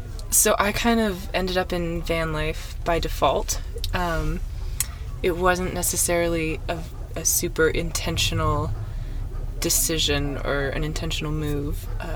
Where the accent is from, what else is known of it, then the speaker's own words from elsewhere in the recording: Montana, United States; now in Nashville, United States; So I grew up in Montana, and then I went to school in Missoula, Montana for a few years, and then I transferred to a music school in Boston.